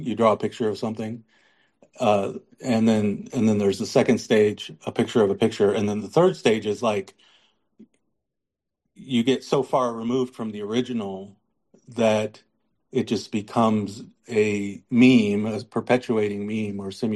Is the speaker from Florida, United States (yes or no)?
no; Las Vegas, Nevada, United States; I think a lot of people say they see that I grew up in Vegas, and but I'm not like a Vegas guy.